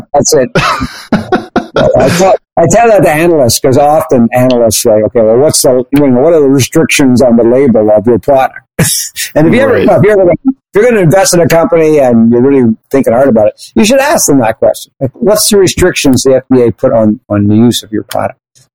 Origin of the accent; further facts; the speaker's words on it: Canada; we moved it back to Canada because I'm Canadian.